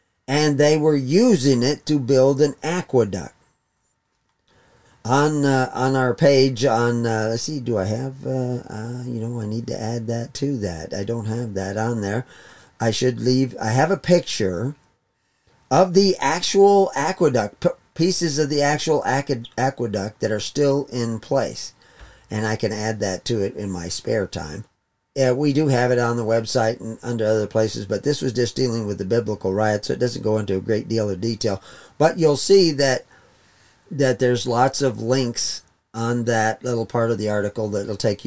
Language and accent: English; Texas, United States; Now, when I was a kid growing up in Texas, down in South Texas, there was a problem with racism.